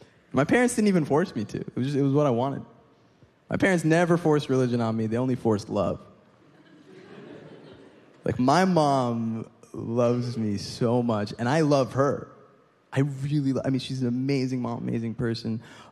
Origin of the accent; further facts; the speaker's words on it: Egypt; And I'd be like, no, man. I'm from Egypt. It's in Africa.